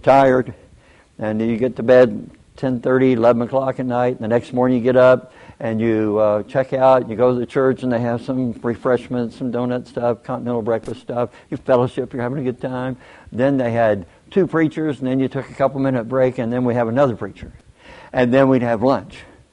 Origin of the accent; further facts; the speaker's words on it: Kentucky, United States; I've been out a year or two, and I grew up in Kentucky. I went to Oklahoma after college